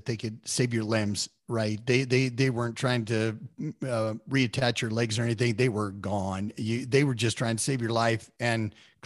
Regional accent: Wyoming, United States; I'm from Wyoming. I grew up in Wyoming.

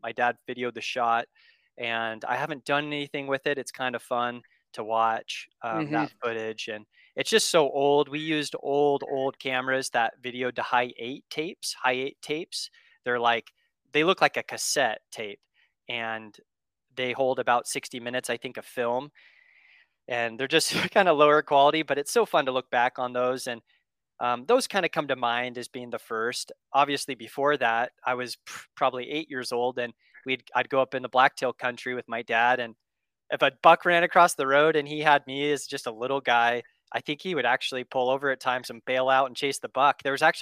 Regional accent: Springfield, Oregon, United States; I am 35 years old. I'm from Springfield, Oregon. I've grown up bow hunting and doing everything outdoors here in Oregon.

